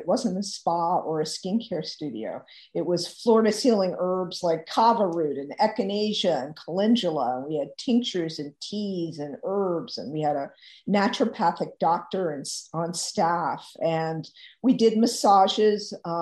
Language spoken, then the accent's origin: English; Virginia, United States; So, I grew up in Virginia on a farm with a great love of the outdoors and a mother who was passionate about plants.